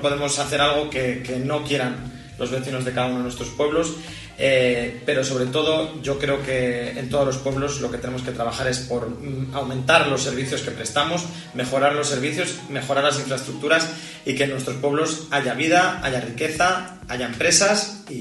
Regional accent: Villamuriel de Cerrato, Castile and León, Spain; Para mí, pues mi pueblo, que es Villa Muriel de Cerrato.

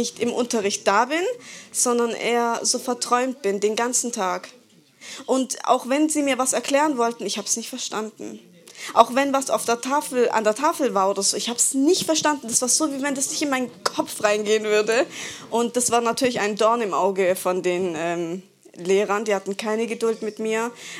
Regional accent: Welzheim, Baden-Württemberg, Germany; Ich bin in Welzheim groß geworden. Das ist so ein, keine Ahnung, Stadt, Dorf, wie auch immer man das nennen darf.

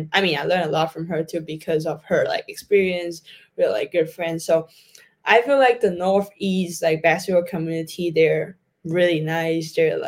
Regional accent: Hong Kong; the announcer at that time was like, knowing that I was from Hong Kong. So there was like a video, she flew all the way from Hong Kong

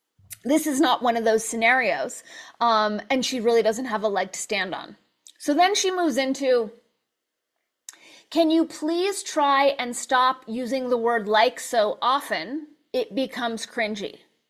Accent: California, United States; both Emily and I were raised in the San Fernando Valley in the 80s, so we come by our likes very honestly. It's definitely a regional tick.

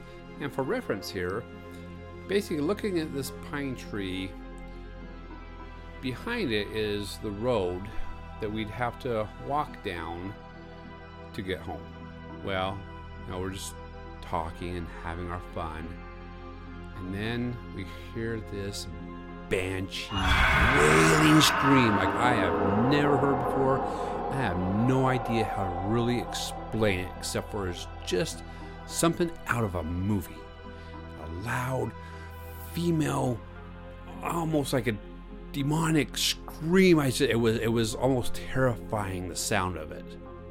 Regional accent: Utah, United States; I am from Utah.

